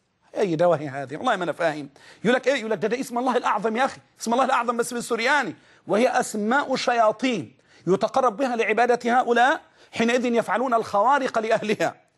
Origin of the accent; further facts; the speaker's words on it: Egypt; تعرف الناس كانوا عندنا في مصر من بس من 20 سنة فات 30 سنة